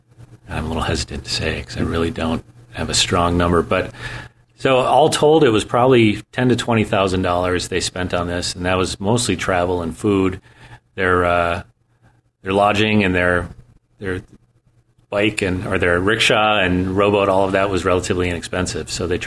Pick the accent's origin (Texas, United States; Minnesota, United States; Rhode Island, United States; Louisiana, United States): Minnesota, United States; St. Cloud; So, it was a lot of fun bringing it to St. Cloud. As I said, this is my hometown. So it's the first movie I had play here.